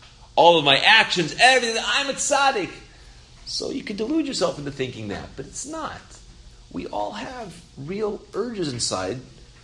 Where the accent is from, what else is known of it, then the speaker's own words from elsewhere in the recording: California, United States; I'm from California. Appear from one of the California redwoods.